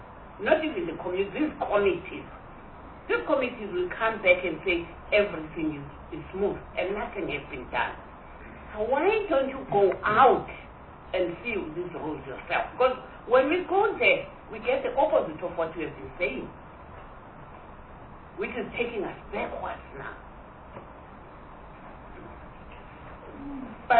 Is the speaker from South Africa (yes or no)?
yes; Eastern Cape, South Africa; I'm from the Eastern Cape, and there is a project from ESCOM visiting schools